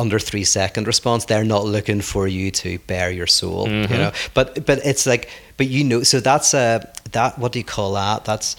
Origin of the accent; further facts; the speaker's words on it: Ireland; moved away; because I'm from Ireland coming here